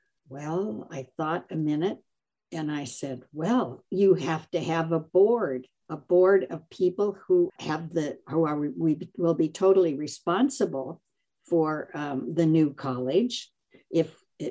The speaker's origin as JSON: {"language": "English", "town": "Seattle", "region": "Washington", "country": "United States", "tie": "born or raised there", "also_born_or_lived": "Los Angeles", "lives_now": "Toppenish, United States", "said": "I was raised in Seattle. I lived in Washington, D.C. and the L.A. Basin."}